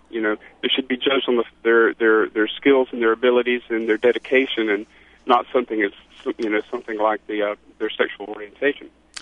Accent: the South, United States; And I grew up here in the South, so I know how some of the attitudes can be.

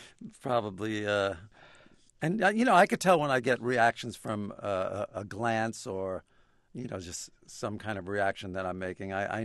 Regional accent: Brooklyn, New York, United States; I grew up in Brooklyn in in Sheepshead Bay. I lived right under the Belt Parkway, and there were four buildings, which was my little universe.

